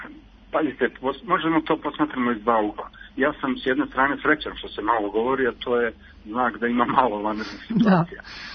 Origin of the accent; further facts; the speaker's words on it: Obrenovac, Belgrade, Serbia; ja sam inače iz Obrenovca